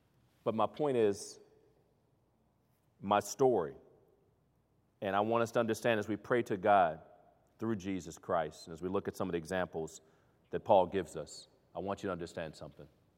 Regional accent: Lincoln, Nebraska, United States; born there; When I was born in Lincoln, Nebraska

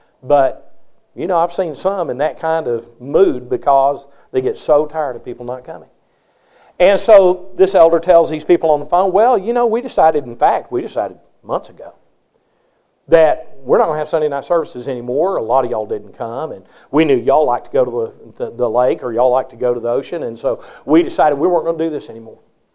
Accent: Texas, United States; I grew up in Texas where we referred to those who did not believe in Bible class and did not believe in institutions and things of that nature as aunties.

